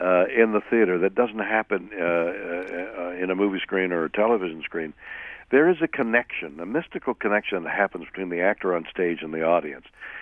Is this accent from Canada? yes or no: yes; Canada; moved away as an adult; now in New York, United States; I come from the theater from Canada. I did a lot of theater there and then came to New York as a young actor in a classical play and then just remained, essentially.